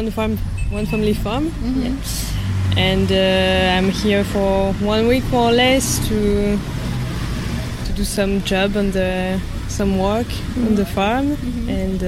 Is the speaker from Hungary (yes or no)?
no; France; English is a second language; I'm from France.